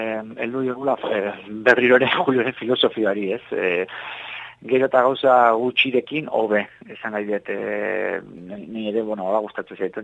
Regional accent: Hondarribia, Basque Country, Spain; nire Hondarribikoa naiz

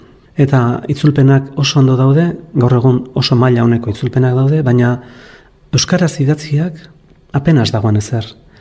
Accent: Ordizia, Basque Country, Spain; born there; etortzen nintzela 13-14 urterekin, bakar-bakarrik, Ordiziatik, nire jaioterritik

